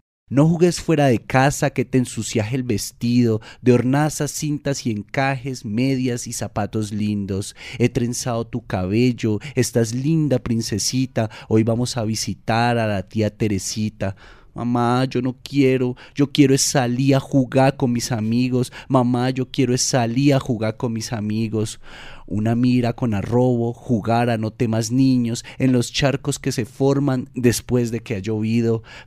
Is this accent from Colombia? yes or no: yes; Cali, Valle del Cauca, Colombia; yo vengo de Cali. Como dato especial, Cali es la ciudad con mayor población afro en Colombia.